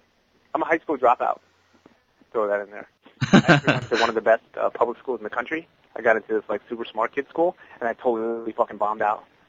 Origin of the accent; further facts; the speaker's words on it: New York, United States; also born or lived in Los Angeles; I'm from New York, and I've been in L.A.